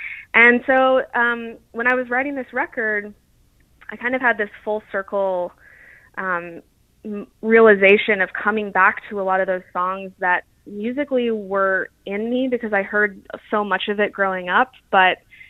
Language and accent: English; Wimberley, Texas, United States; just as a child and an adolescent growing up in Central Texas, there was a big wealth of images to pull from